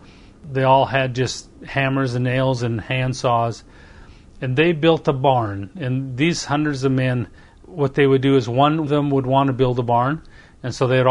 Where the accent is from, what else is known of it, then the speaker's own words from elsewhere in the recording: Canada; Being Canadian, it's in our kind of in our culture to work together and to be nice to one another to a certain extent.